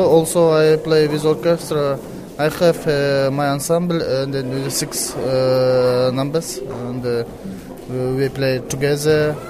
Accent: Kyrgyzstan; English is a second language; I come from Kyrgyzstan.

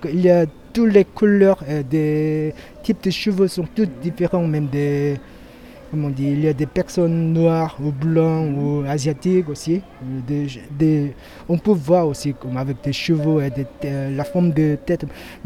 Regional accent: Seoul, South Korea; French is a second language; je viens de Séoul en Corée, il y a toujours des grands immeubles

